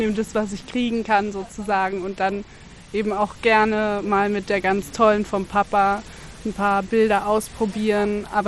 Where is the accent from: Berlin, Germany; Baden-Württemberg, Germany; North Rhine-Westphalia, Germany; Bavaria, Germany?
Berlin, Germany; Ja, wir kommen hier aus Schöneberg, aus dem Kiez sozusagen.